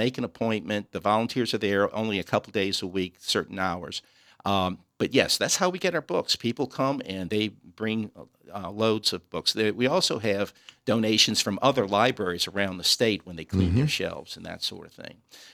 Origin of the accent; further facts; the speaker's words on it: Gretna, Louisiana, United States; I'm originally from Gretna, yes.